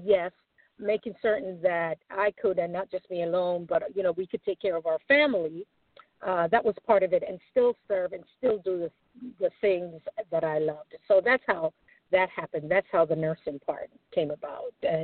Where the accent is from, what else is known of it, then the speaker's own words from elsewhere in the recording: Jamaica; I'm Jamaican.